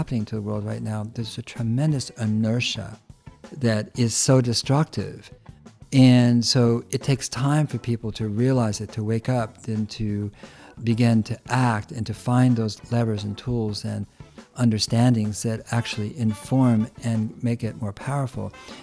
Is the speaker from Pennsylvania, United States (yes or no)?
no; Berkeley, California, United States; And I grew up in Berkeley, which really was very formative.